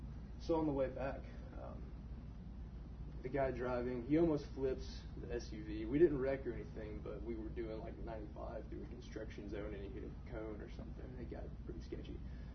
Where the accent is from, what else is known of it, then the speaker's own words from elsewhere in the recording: Knoxville, Tennessee, United States; born there; I'm a senior in civil engineering at Tennessee Tech. I was born in Knoxville, Tennessee